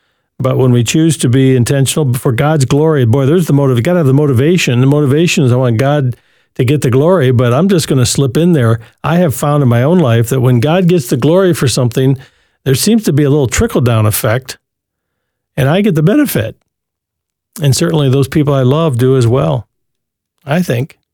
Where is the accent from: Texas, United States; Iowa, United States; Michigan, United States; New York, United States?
Michigan, United States; I grew up in Western Michigan. That's what we called it.